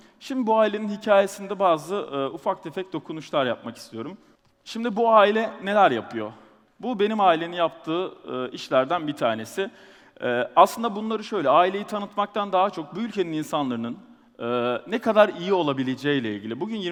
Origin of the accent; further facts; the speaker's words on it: Hatay, Turkey; Hatay'ın Asya ilçesinde büyüdüm.